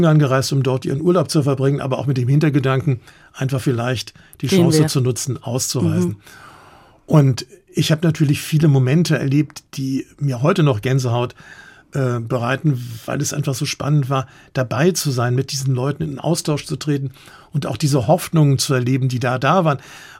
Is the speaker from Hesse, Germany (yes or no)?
no; Bonn, North Rhine-Westphalia, Germany; born there; also born or lived in Augsburg; Ich bin ja in Bonn geboren, das ist ja die Nachbarstadt von Köln.